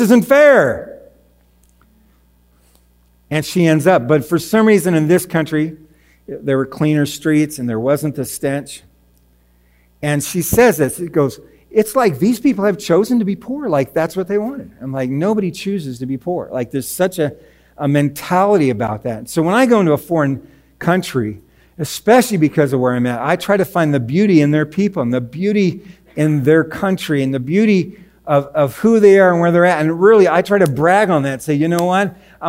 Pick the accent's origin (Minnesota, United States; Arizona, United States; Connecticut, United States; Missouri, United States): Arizona, United States; but I take pride in the fact that I'm from Arizona.